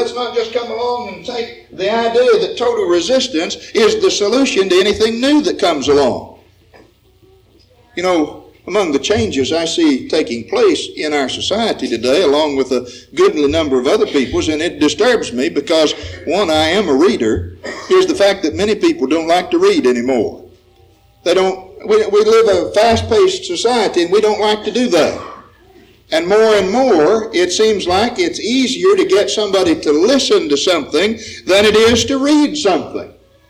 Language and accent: English; West Virginia, United States; moved away as an adult; also born or lived in Kentucky; now in Barberton, United States; for me to have been 10 years in Kentucky to Barberton, Ohio, even though I came from West Virginia and knew something about the kind of folks that are more in the north than in the south